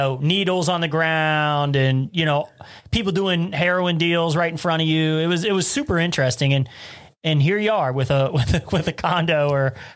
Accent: Cincinnati, Ohio, United States; now in Covington, United States; See, I'm a West Side guy. I'm Price Hill guy. So I'm in Covington now

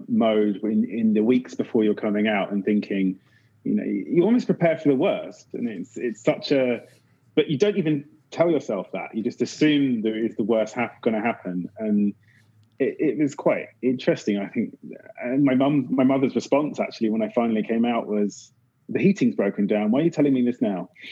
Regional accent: Windsor, South East England, United Kingdom; I grew up in Windsor.

